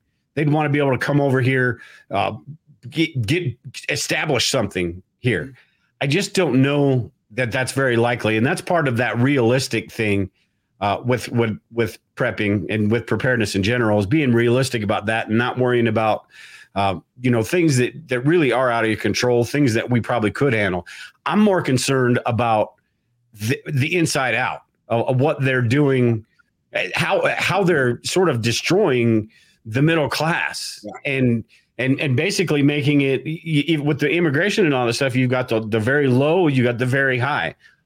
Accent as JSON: {"language": "English", "country": "United States", "said": "Almost like we feel guilty, not us, most Americans feel guilty for being American."}